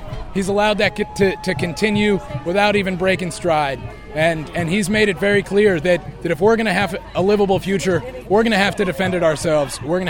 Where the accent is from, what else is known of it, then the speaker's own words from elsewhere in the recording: West Virginia, United States; as I'm originally from West Virginia.